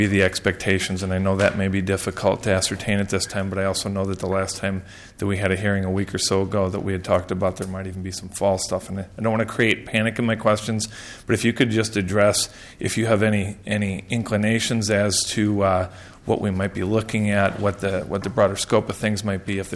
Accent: Prinsburg, Minnesota, United States; I'm from Princeburg.

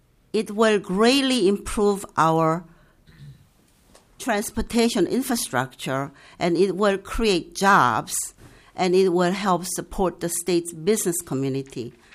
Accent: South Korea; I'm originally from South Korea, and South Korea was torn by war in 1950s.

